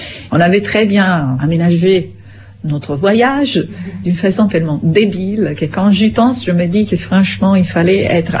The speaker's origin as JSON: {"language": "French", "town": "Vicenza", "region": "Veneto", "country": "Italy", "second_language": "French", "moved": "as an adult", "said": "Je suis italienne de la région de Venise, d'une petite île qui s'appelle Vicenza. Je suis arrivée ici en printemps de 80 et je suis partie d'Italie"}